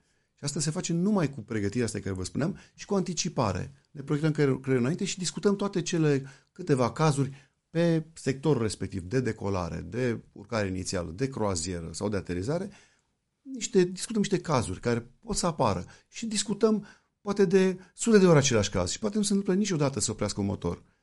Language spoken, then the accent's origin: Romanian; Romania; E o întâmplare, m-am născut în România, iubesc țara asta, de asta nici n-am plecat, dar nu mă consider superior cuiva că sunt român.